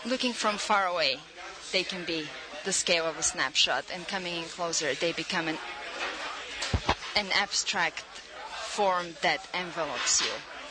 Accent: Bulgaria; now in San Francisco, United States; I was born and raised in Bulgaria, and I found my way to the United States in the year of 1999.

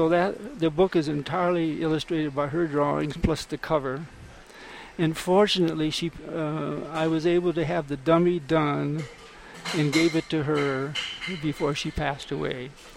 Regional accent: Northwest, United States; I grew up in the Northwest with an Indian uncle and my father was a hunter, and we were just out in nature all the time.

